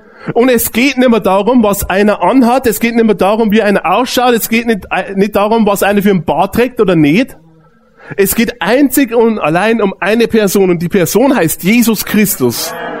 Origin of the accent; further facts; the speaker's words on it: Bavaria, Germany; Ich bin ja aufgewachsen im Bayerischen Wald, das wisst ihr ja. Und da ist ja der absolute Katholizismus